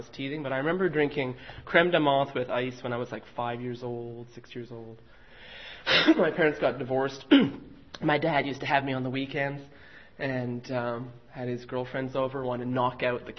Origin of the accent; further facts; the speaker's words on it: Montreal, Quebec, Canada; I grew up in Montreal, born in Montreal to two alcoholic parents and alcoholic grandparents